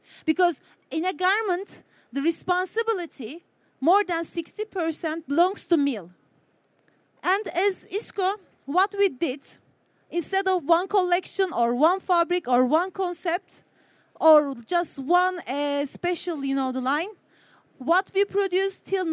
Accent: Turkey; We are coming from Turkey.

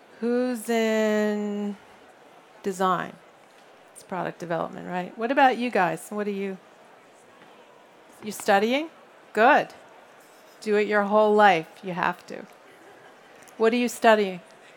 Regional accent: New York, United States; In the US, where I'm from, in case you couldn't tell, I'm from New York, so I talk fast

